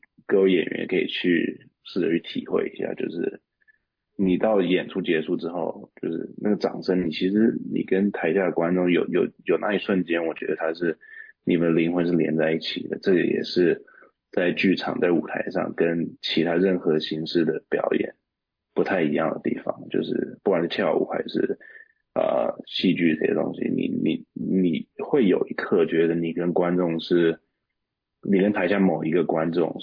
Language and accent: Chinese; Taiwan; 我是台湾人，然后我也是一个男生的视角